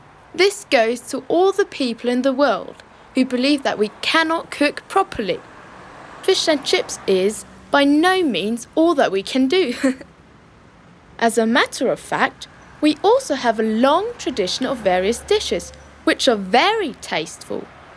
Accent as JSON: {"language": "English", "region": "London", "country": "United Kingdom", "said": "I am from London."}